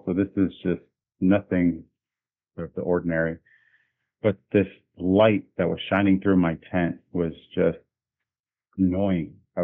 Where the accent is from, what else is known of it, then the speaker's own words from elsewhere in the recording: Lake Tahoe, United States; I'm originally from Lake Tahoe, so I relate to it because it's special to me.